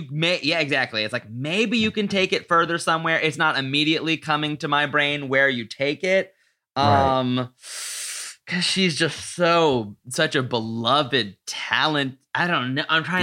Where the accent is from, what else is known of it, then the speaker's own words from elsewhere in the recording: Australia; accent: Australian; Like the way my stupid ass, you can hear my terrible Aussie accent.